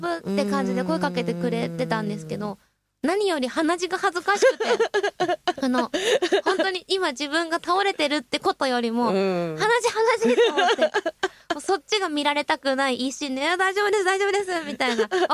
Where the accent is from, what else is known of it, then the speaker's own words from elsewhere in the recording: Hokkaido, Japan; now in Tokyo, Japan; 海道出身なんですけど、東京の方に出てきてから